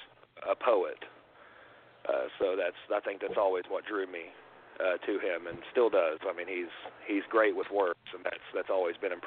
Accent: Tennessee, United States; At a young age, being born and raised in Tennessee, obviously country was everywhere.

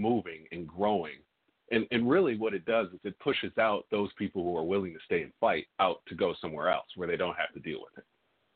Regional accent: St. Paul, Minnesota, United States; And I grew up in Frogtown through the 90s, where prostitution and drug dealing and crime was right outside my corner.

